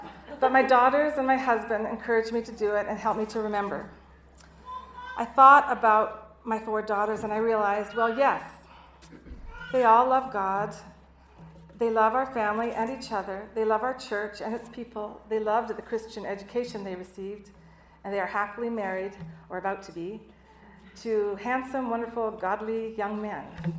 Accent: Alberta, Canada; I'm originally from Alberta, Canada. I was raised by very kind, cheerful parents, but they were not Christians. I came to the U of I in 1979 on a track scholarship

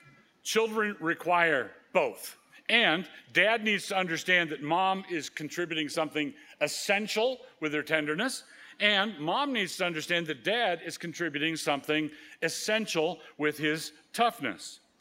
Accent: Annapolis, Maryland, United States; I grew up in Annapolis, and the Navy Marine Corps Stadium is there

